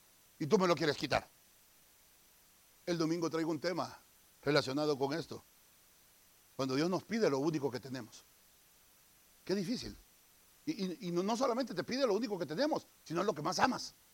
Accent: El Salvador; Allá en mi tierra decimos, hay un dicho muy salvadoreño que dice, pirichi con garrote.

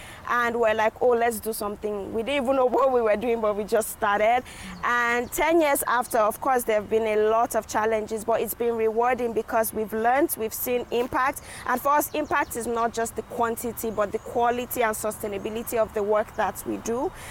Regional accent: North East, Nigeria; I come from Northeast Nigeria

